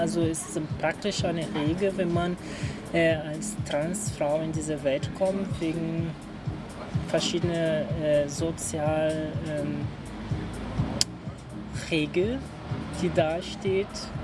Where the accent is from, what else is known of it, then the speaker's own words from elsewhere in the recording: Brazil; German is a second language; Ich habe nur diese Furore für was ich trage als Flagge, als Brasilianerin.